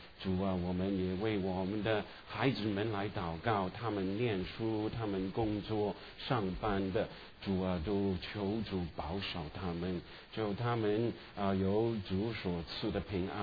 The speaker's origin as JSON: {"language": "Chinese", "region": "Guangdong", "country": "China", "said": "河北，那我是广东的"}